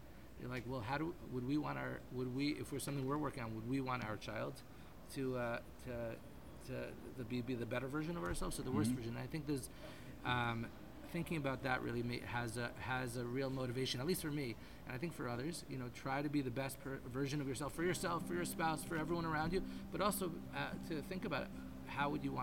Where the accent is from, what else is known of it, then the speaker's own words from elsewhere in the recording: New York, United States; I was from New York, I was a diehard Yankees fan